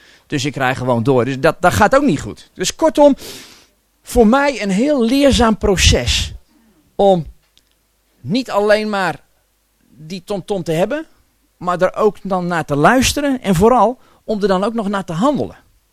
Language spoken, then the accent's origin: Dutch; Gorinchem, South Holland, Netherlands; Ik kom uit Gorinchem. Ik ben getrouwd met Evelien.